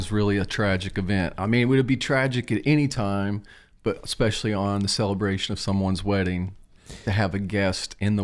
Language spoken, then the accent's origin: English; Knoxville, Tennessee, United States; now in Memphis, United States; So I grew up in Knoxville, Tennessee. I lived there most of my life, moved to Memphis.